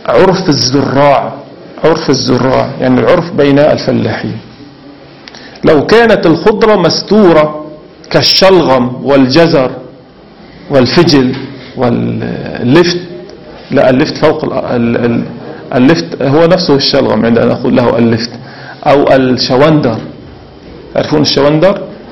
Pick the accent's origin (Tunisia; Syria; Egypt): Syria; وعندنا في سوريا، في منطقتنا في شمال سوريا، الأرض خصبة جدا جدا خصبة